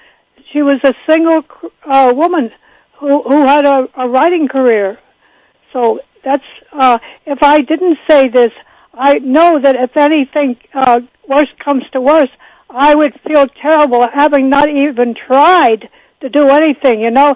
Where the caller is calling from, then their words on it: Manhattan, New York, United States; I'm calling from Manhattan.